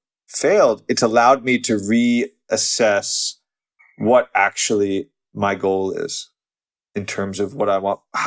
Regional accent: New York, United States; also born or lived in Los Angeles; My whole childhood, I grew up outside New York. All I wanted to do was ever live in New York.

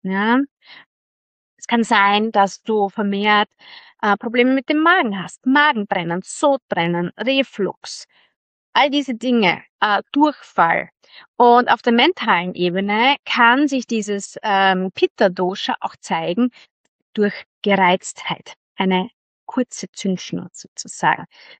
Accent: Styria, Austria; Ich komme aus der Südsteiermark. Ich bin aufgewachsen mit Wein als absolutes Qualitätsprodukt, als etwas, was wir genießen und zelebrieren.

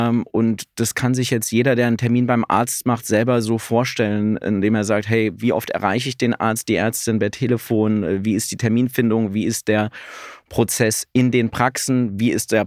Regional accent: Oschersleben, Saxony-Anhalt, Germany; Ich komme aus Oschersleben, das ist bei Magdeburg.

